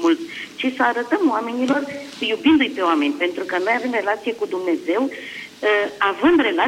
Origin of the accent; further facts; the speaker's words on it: Romania; sunt din Bolinții, de lângă Florești